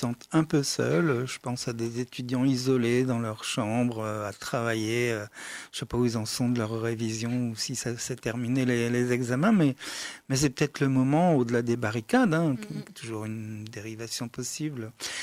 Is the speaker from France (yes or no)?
yes; France; Ouais, nous on est français aussi.